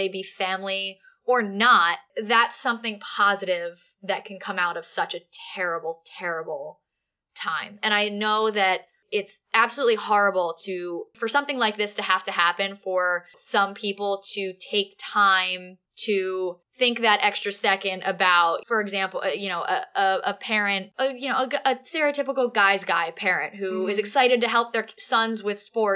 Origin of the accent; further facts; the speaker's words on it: Philadelphia, Pennsylvania, United States; For me personally, you know, we're from Philly. We're Philly people. We're Philly fans.